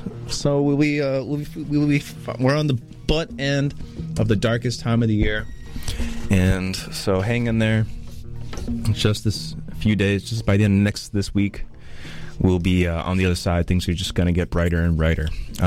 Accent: Port Moody, British Columbia, Canada; back in my hometown in Port Moody.

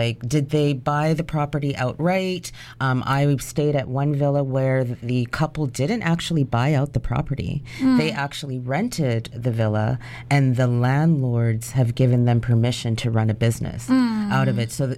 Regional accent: Toronto, Ontario, Canada; being raised in Toronto is the next best thing because the community that I was raised in had a very large Jamaican population as it is.

